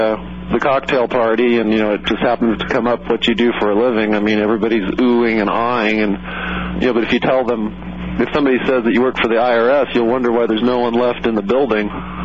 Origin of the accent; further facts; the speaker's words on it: San Jose, California, United States; Well, I grew up in San Jose, California, you know, middle class upbringing, Roman Catholic, elementary school, high school, went on to college at San Jose State University